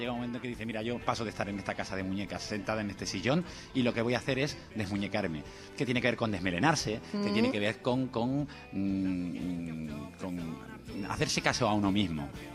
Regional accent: Andalusia, Spain; yo soy andaluz

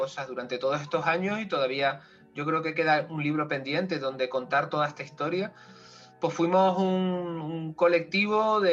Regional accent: Canary Islands, Spain; born there; Yo nací en Canarias

